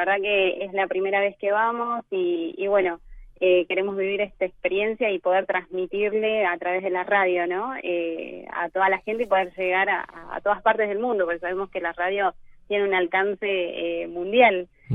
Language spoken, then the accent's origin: Spanish; Tucumán, Argentina; moved away; Soy tucumana, sí, pero bueno, hace varios años que ya me fui de Tucumán, así que tengo una mezcla de tonadas